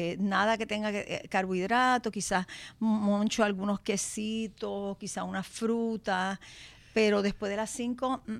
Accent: New York, United States; born there; Y ahí yo nací en el Bronx.

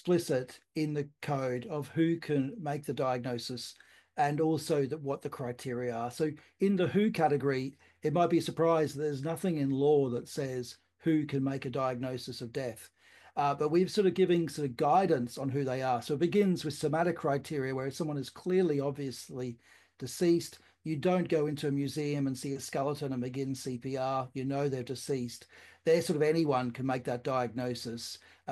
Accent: Australia; now in United Kingdom; in the UK or in my home country of Australia.

